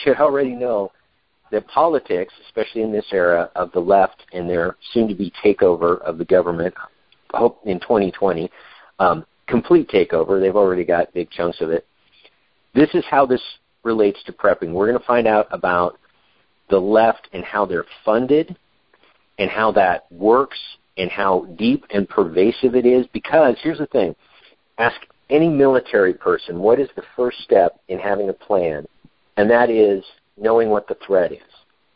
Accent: Olympia, Washington, United States; And I go to a dollar store in my hometown of Olympia, where the book takes place.

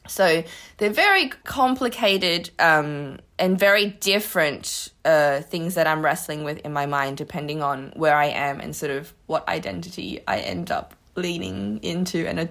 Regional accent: Australia; moved away; I think I've spent a lot of my time here thinking about myself as Australian.

